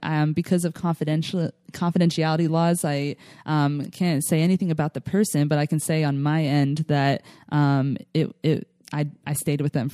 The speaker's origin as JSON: {"language": "English", "town": "Philadelphia", "region": "Pennsylvania", "country": "United States", "tie": "born or raised there", "lives_now": "California, United States", "said": "So, I'm transplanted into California. I grew up in Philadelphia, home of the cheesesteaks."}